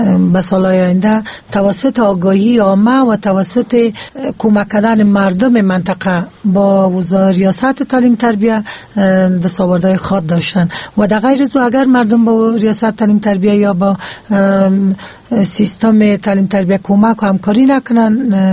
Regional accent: Paktika, Afghanistan; به ولایت خودم که بسیار مثال خوب است که اولین ولایت میگیم که ولایت پکتیکایش

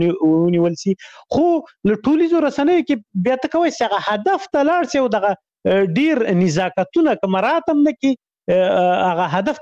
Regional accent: Khyber Pakhtunkhwa, Pakistan; په شمشتو کې تیر کړی. شمشتوی مهاجرینو کمپوس هغه دی

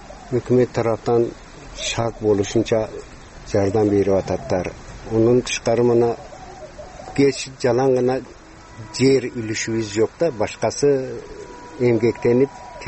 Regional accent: Jirgatal, Districts of Republican Subordination, Tajikistan; Мен өзүм 1954 жылы Тажикстандын Жиргетал айылынын Жиргетал кыштагында төрөлгөнмүн.

